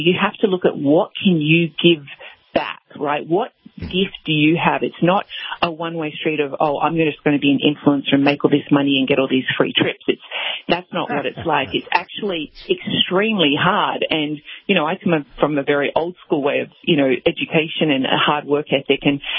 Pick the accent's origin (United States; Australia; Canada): Australia; Yeah, no, you're correct. The first time I'm from Australia.